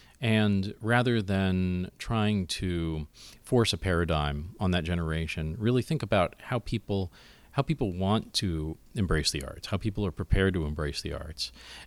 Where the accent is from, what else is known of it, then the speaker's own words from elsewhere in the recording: Miami, Florida, United States; a little 12-year-old kid with a mullet growing up in Miami, Florida, how to sing.